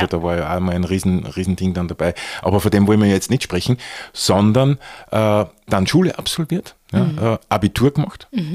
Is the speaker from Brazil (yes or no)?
no; Neumarkt im Hausruckkreis, Upper Austria, Austria; Ich bin in Österreich aufgewachsen, ja. In Neumarkt Kallham.